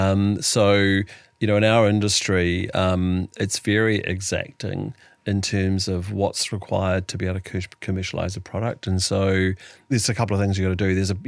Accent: New Zealand; moved away; I think you're probably a little bit of a curiosity as a Kiwi, you know, crashing around America

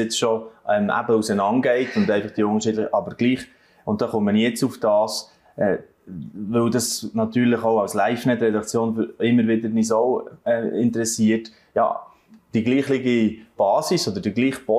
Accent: Switzerland; Und bei uns in der Schweiz sagt der Bundesrat eben, es ist eigentlich gar nicht machbar

